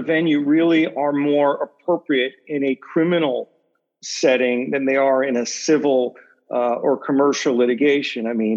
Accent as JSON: {"language": "English", "town": "New York City", "region": "New York", "country": "United States", "tie": "born or raised there", "said": "given my background in, growing up in New York City, I think I'd rather be"}